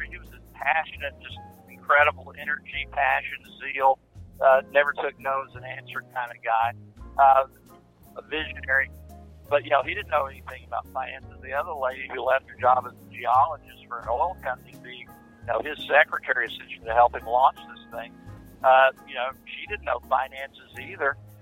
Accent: Amarillo, Texas, United States; I'm just accountant from Amarillo, just trying to do what God tells me to do.

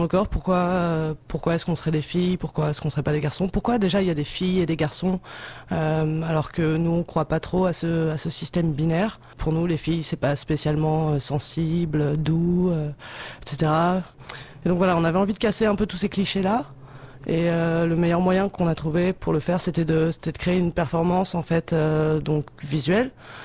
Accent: Lille, Hauts-de-France, France; Donc on vient de France, on vient de Lille, plus précisément, au nord de la France.

